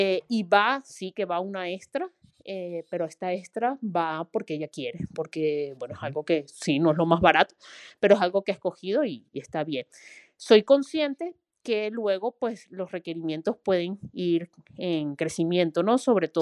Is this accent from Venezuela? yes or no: yes; Venezuela; moved away as an adult; now in Spain; yo vengo de Venezuela y yo estoy muy acostumbrada a la inflación? Cuando llegué hace 10 años a España